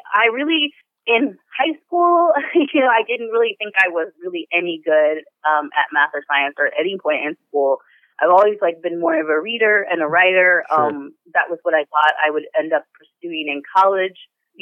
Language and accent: English; Corpus Christi, Texas, United States; So I'm from Corpus Christi, Texas, which is a sparkling city by the bay. My parents both immigrated from Mexico when they were pretty young, like in their late teens with their parents and their families.